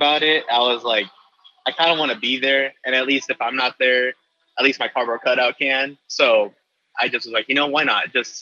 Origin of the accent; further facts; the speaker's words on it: Oakland, California, United States; I'm from Oakland, California, and I cheer for the Oakland Athletics, currently the only team in Oakland.